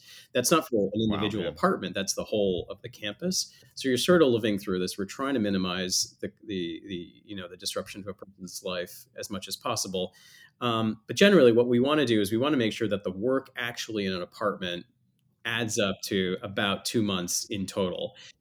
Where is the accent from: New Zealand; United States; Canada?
Canada; So I'm from Canada, and I went to the University of Toronto. And I actually originally thought I was going to go to law school.